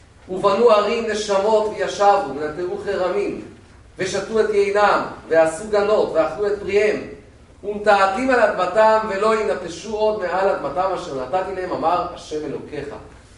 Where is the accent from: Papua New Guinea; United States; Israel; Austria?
Israel; I told him, I'm from Israel.